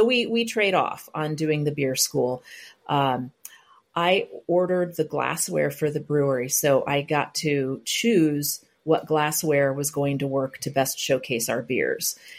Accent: Columbus, Ohio, United States; Once I moved back to my hometown of Columbus, Ohio, I started exploring breweries because so much had changed in the time that I was gone.

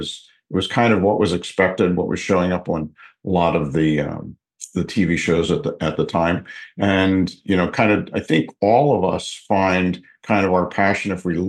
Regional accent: Levittown, Pennsylvania, United States; I was born and raised in Levittown, Pennsylvania. You know, my dad worked for the government. My mom was a stay-at-home mom.

